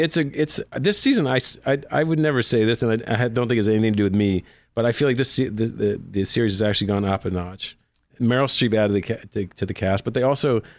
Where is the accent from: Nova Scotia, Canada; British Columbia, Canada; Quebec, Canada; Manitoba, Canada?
Nova Scotia, Canada; I grew up in Nova Scotia, Far East Coast.